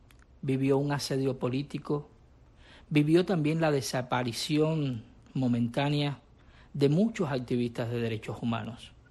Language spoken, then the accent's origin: Spanish; Cuba; Es hora de que como cubanos y como cubanas pensemos en el futuro de nuestra nación.